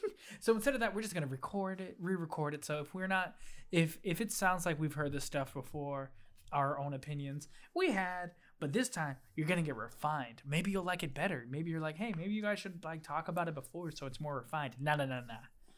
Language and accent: English; Puerto Rico; I don't even have that accent as a Puerto Rican.